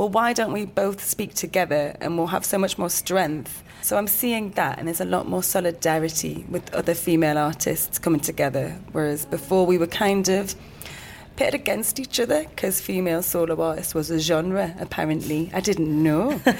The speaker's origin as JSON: {"language": "English", "region": "North East England", "country": "United Kingdom", "said": "Mate, I'm half Pakistani, half Geordie. Imagine the pressure."}